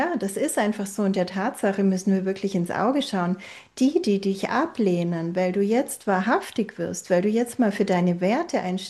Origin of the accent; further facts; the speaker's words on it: Baden-Württemberg, Germany; Ich komme ja selber ursprünglich aus dem Schwabenland.